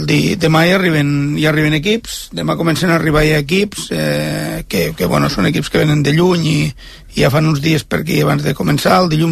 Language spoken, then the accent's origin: Catalan; Catalonia, Spain; sóc de les Terres de l'Ebre